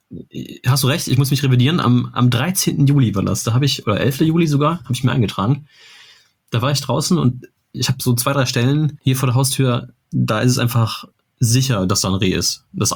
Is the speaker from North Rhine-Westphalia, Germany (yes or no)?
yes; North Rhine-Westphalia, Germany; ich bin ja selber Sauerländer oder ich wohne am Rande des Sauerlands und gehe auch ein bisschen im Sauerland zur Jagd.